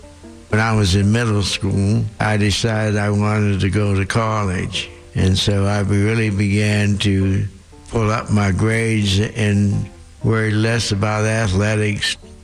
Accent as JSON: {"language": "English", "town": "New Castle", "region": "Pennsylvania", "country": "United States", "tie": "born or raised there", "said": "My birthday is July 23rd, 1926. I grew up in Newcastle, Pennsylvania. My father was a coal miner, but he was a naturalist."}